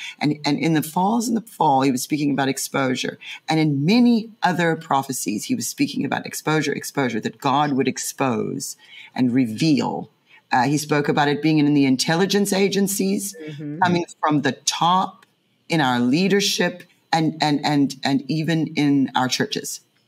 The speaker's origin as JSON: {"language": "English", "country": "South Africa", "said": "Yeah, like I'm from South Africa."}